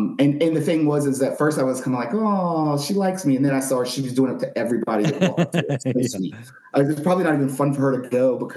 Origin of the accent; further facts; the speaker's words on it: New Orleans, Louisiana, United States; But also, I'm from New Orleans where we have Mardi Gras and we are experienced at grabbing and catching and snatching beads.